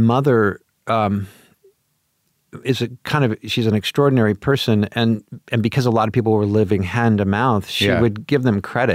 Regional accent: Portland, Oregon, United States; also born or lived in Pomona, California; I grew up in Portland, Oregon.

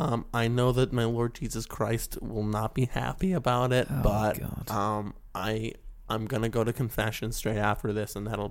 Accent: West Virginia, United States; now in California, United States; You can tell by my accent that I'm clearly from West Virginia.

